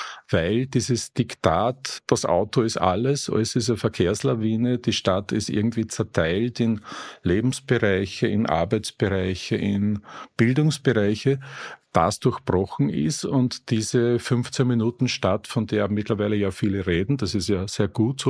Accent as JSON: {"language": "German", "region": "Upper Austria", "country": "Austria", "tie": "born or raised there", "said": "ich bin im Land aufgewachsen in Oberösterreich, ja in vielen Regionen so"}